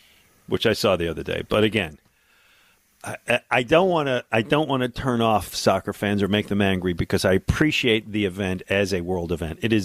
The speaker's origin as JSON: {"language": "English", "town": "Buffalo", "region": "New York", "country": "United States", "tie": "born or raised there", "said": "I grew up in Buffalo."}